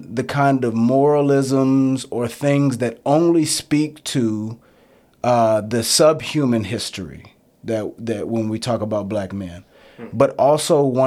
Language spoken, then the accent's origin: English; Texas, United States; And it came from my own experience growing up in the South in Texas and being very aware of the ways that I was looked at or seen in public